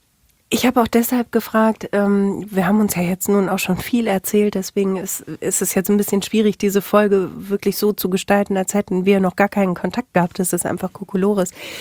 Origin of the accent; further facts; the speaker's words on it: North Rhine-Westphalia, Germany; für mich als Ostwestfälin